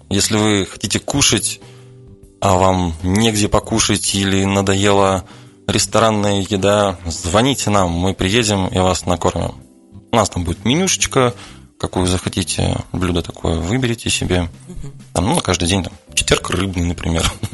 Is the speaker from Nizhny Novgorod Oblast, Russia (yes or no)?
yes; Sarov, Nizhny Novgorod Oblast, Russia; Да, я отсюда. Я из Сарова.